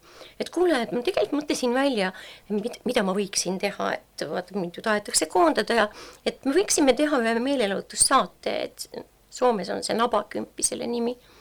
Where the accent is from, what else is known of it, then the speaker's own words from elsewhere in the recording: Tartu, Tartu County, Estonia; Soome keelt ma ei osanud absoluutselt, noh, mina, kes ma olen Tartust pärit.